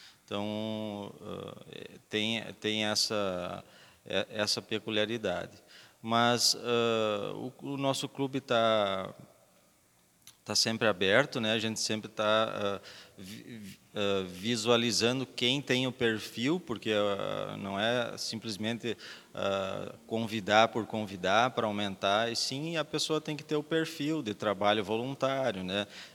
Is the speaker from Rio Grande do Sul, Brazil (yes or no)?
yes; Itapera, Rio Grande do Sul, Brazil; now in Espumoso, Brazil; Eu venho da cidade de Itapera, não nasci aqui em Espumoso